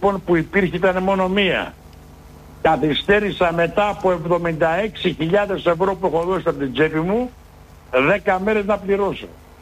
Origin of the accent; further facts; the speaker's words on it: Metochi, Central Greece, Greece; now in Nea Artaki, Greece; Εγώ η καταγωγή μου είναι από το Μετόχι Δυρφείου Νεβίας. Είναι ένα χωριό 70-68 χιλιόμετρα από τη Χαλκίδα. Ζω και μένω στη Νέα Αρτάκη 27 χρόνια.